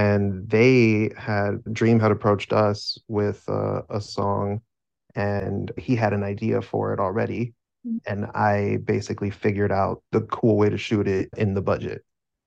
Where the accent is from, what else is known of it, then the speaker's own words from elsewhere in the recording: Florida, United States; I'm from Florida. I decided to go to college at Full Sail University.